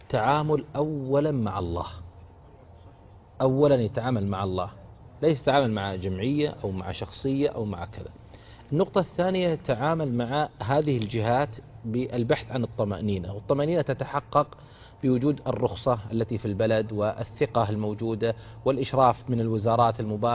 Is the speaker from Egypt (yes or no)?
no; Al-Ahsa, Eastern Province, Saudi Arabia; أنا أعرف أوقاف عندنا بالأحساء أعمارها طويلة